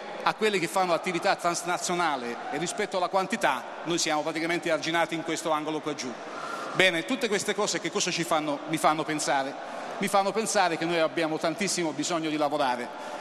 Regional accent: Apulia, Italy; born there; qui ci sono nato in Puglia, qui vivo e devo molto della mia attività, e in Sardegna passo da 20 anni le mie vacanze

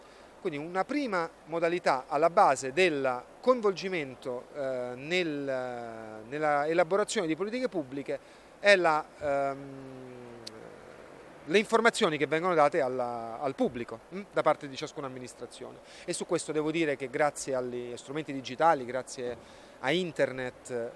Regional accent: Rome, Lazio, Italy; Io sono di Roma, la mia famiglia è a Roma

